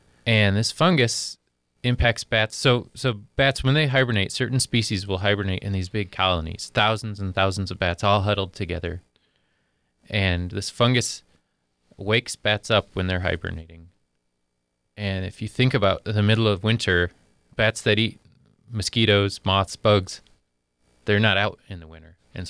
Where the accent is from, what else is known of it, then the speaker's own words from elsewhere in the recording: Grand Rapids, Michigan, United States; Yeah, so when I was a kid, I grew up in Grand Rapids, downstate